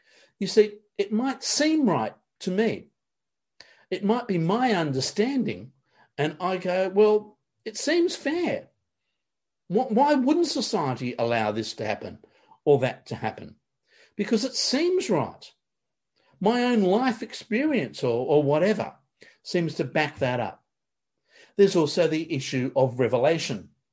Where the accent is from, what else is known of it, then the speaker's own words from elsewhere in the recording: New South Wales, Australia; When I was growing up on the Lower North Shore, we had a gorgeous little small church